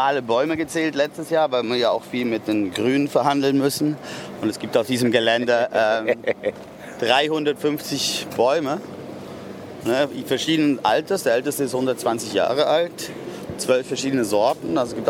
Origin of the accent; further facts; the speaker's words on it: Switzerland; now in Berlin, Germany; also ich komme ja aus der Schweiz, da gibt es immer Platzmangel, ne?